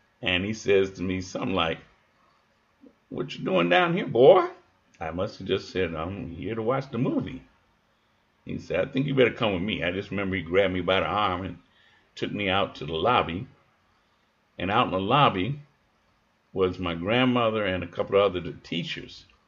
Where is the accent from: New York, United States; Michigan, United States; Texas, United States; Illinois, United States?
Illinois, United States; Chicago; I was born and raised in Chicago. My mother was born and raised in a southern town in Kentucky.